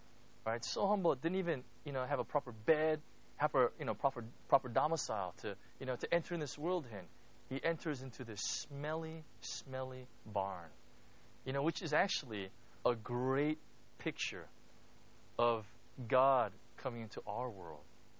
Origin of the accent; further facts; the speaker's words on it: Jeju, South Korea; I'm from Jeju-do.